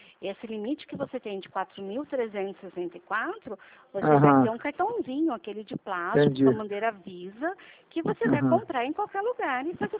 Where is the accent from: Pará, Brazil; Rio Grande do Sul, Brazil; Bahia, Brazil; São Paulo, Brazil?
São Paulo, Brazil; Eu sou de São Paulo. Eu estou em São José dos Campos.